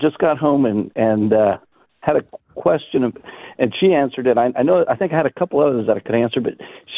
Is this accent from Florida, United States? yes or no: no; Colwich, Kansas, United States; Well, we're from Colwich, Colwich, just west of Wichita.